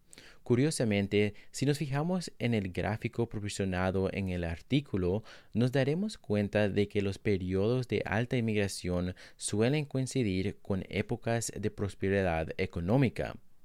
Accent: Guatemala; now in United States; Recientemente tuve la oportunidad de viajar de regreso a mi país de origen, Guatemala

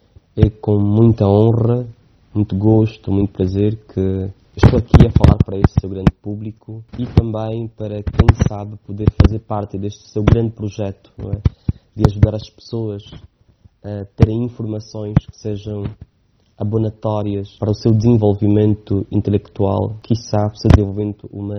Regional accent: Lobito, Benguela, Angola; born there; nasci no Lobito, propriamente no bairro São João Batista, sou angolano, entretanto, cidadão do mundo

